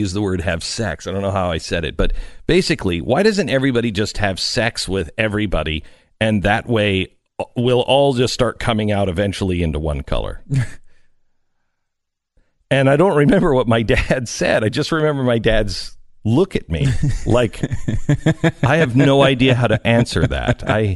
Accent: Pacific Northwest, United States; remember when I was about 10 years old and growing up in the Pacific Northwest and seeing things on the news, you know, from the rest of the country, I think.

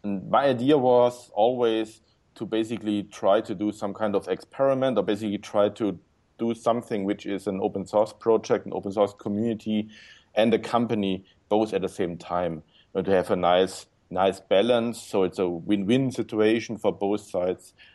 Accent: Stuttgart, Baden-Württemberg, Germany; English is a second language; I'm from Germany, in Stuttgart here, south of Germany.

